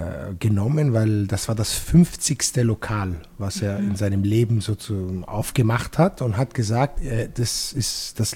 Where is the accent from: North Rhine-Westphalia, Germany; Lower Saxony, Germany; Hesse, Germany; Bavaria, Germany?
Bavaria, Germany; Munich; born there; Also ihr kennt München sehr gut, ich bin in München auch geboren.